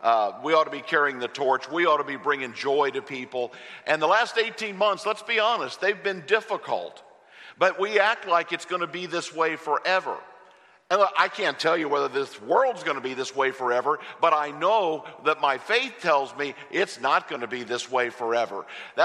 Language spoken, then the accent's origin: English; Hawk Point, Missouri, United States; I'm from Hawk Point, Missouri. No one. You know where Hawk Point is? Oh, man, come on. A town of 400 people. My family's been there for a long, long time.